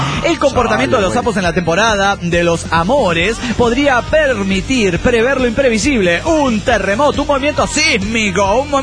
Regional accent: Cuba; now in Miami, United States; Soy el cubano disidente.

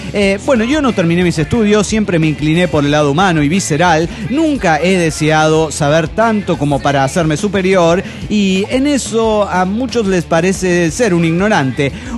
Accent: Angamacutiro, Michoacán, Mexico; yo pensé que ya habías dominado la pronunciación de mi pueblo porque en otros programas lo has dicho de manera magistral

